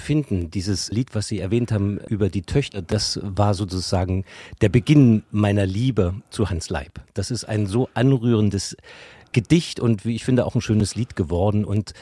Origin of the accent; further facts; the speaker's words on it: Leipzig, Saxony, Germany; now in Hamburg, Germany; ich bin ja eigentlich Leipziger, wohne aber jetzt schon sehr lange in Hamburg und fahre auch ganz gerne mal weg.